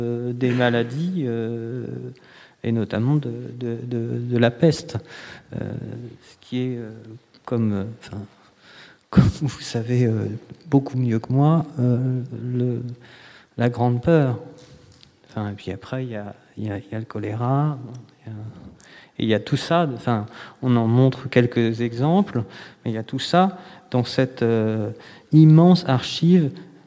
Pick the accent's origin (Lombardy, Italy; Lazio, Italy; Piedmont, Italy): Lazio, Italy; Rome; moi, je viens de Rome et Marseille et Rome ont quand même beaucoup de choses en commun